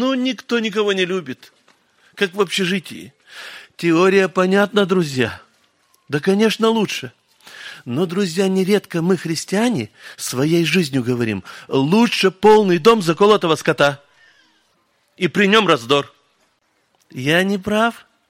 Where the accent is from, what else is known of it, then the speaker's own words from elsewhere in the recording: Kazakhstan; я из Казахстана. Семья у меня 15 детей.